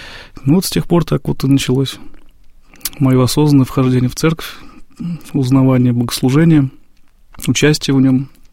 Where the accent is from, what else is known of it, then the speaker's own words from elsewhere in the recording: Tula, Tula Oblast, Russia; Вот в этот год меня и мою младшую сестру в моем родном городе Тула мама отвела в храм, и нас там крестили.